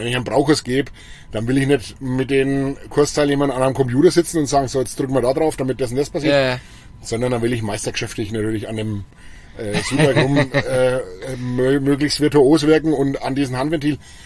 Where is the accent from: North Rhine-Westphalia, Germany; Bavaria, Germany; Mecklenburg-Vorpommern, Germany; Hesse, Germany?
Bavaria, Germany; Lichtenfels; also ich komme hier aus der Gegend oder aus Lichtenfels und bin hier natürlich auch sehr verwurzelt und bin da auch ein Stück weit stolz drauf